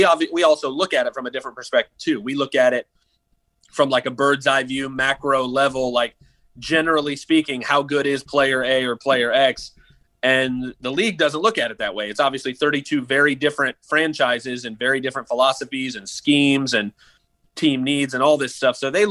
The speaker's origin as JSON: {"language": "English", "town": "Tampa Bay", "region": "Florida", "country": "United States", "tie": "born or raised there", "said": "I grew up in Tampa Bay. I'm a Bucks guy and grew up a Bucks fan."}